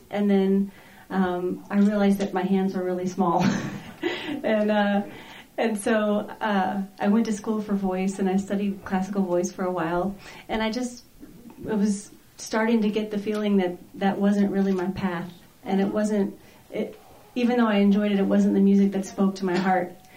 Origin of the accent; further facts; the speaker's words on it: Texas, United States; now in Oregon, United States; You know, it's tough because I'm from Texas and I've been so many times, but now that I live in Oregon, it's just so hard to get there.